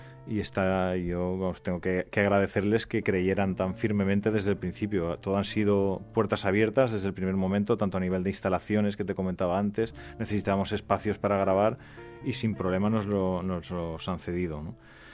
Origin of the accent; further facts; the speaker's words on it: Valencian Community, Spain; first language Valencian; yo soy valenciano parlante